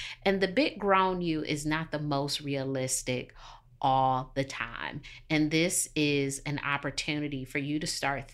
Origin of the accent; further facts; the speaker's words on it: Detroit, Michigan, United States; now in Charlotte, United States; I had to reevaluate upon being in Charlotte, because I grew up in Detroit and there were all these things that you could not do or all these things you had to do to be safe.